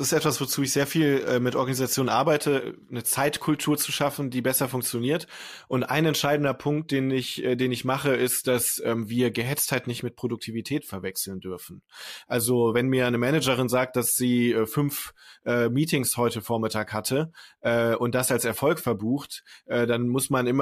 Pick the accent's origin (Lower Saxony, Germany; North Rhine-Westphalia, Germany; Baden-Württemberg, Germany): North Rhine-Westphalia, Germany; Düsseldorf; Also ich komme aus dem Rheinland, da gibt es den Karneval. Karneval ist ganz klassisch eine Funktion. In Düsseldorf, wo ich herkomme, da legt man seine Eheringe ab an Karneval traditionell.